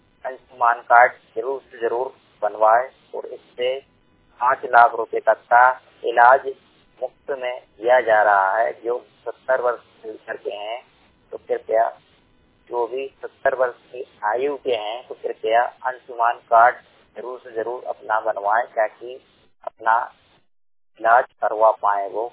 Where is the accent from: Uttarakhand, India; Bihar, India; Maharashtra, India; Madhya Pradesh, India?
Madhya Pradesh, India; Bhopal; मैं भोपाल जिले का निवासी हूँ।